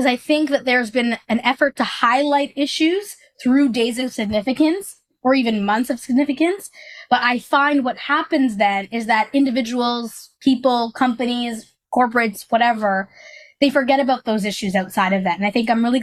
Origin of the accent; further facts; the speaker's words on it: Canada; it's like being Canadian means we are actively doing the work of reconciliation.